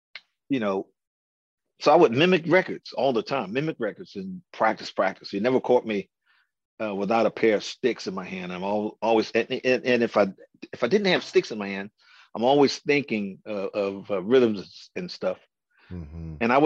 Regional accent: Baltimore, Maryland, United States; But thank God for me growing up in Baltimore, because a lot of artists, a lot of groups that I listened to came through Baltimore.

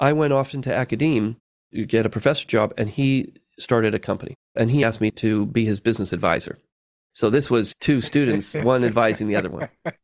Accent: Canada; born there; I was born in Canada, but he had immigrated to Canada

